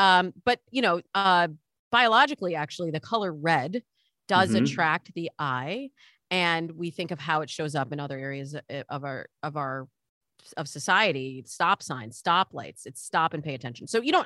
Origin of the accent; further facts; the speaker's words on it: Midwest, United States; Like I grew up in the Midwest, much like you, John.